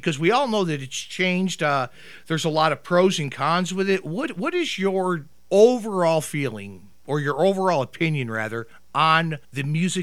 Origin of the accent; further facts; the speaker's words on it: New York, United States; now in Georgia, United States; I'm not originally from Georgia. I'm from New York.